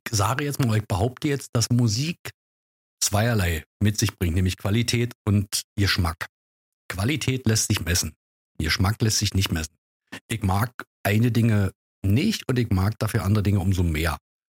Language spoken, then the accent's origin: German; East Germany, Germany; Ich bin ja in der DDR groß geworden